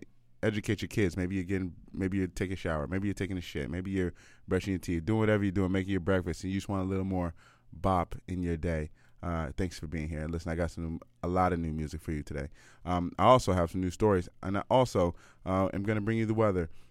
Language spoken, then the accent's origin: English; United States; now in Canada; you know that I'm American.